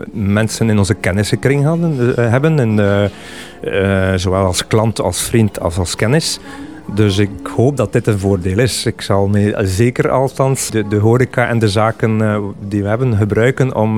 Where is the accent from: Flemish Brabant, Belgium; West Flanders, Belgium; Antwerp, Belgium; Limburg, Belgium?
West Flanders, Belgium; Ruddervoorde; now in Ostend, Belgium; Ik kom van Ruddervoorde, dat is een klein dorp in West-Vlaanderen. En ik ben zo'n 33 jaar geleden hier in Oostende aangespoeld.